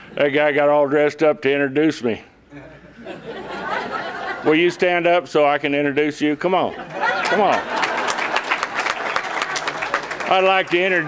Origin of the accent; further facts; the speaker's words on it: Texas, United States; also born or lived in Perryton, Texas / Beaver County, Oklahoma; I was born in Perryton, Texas, Prairie Dog Town, and I was reared in the panhandle of Texas, Oklahoma, up in no man's land